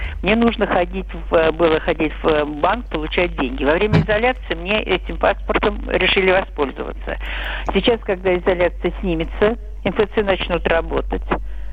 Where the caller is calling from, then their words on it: Moscow, Russia; Добрый день, я из Москвы.